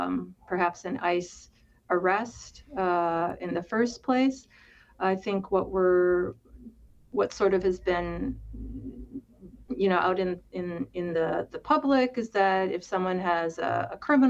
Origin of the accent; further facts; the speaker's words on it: Philippines; now in United States; we are a family of immigrants. I am from the Philippines, and my we came here as immigrants in the 1960s. And actually, my parents settled in a rural area in Wisconsin.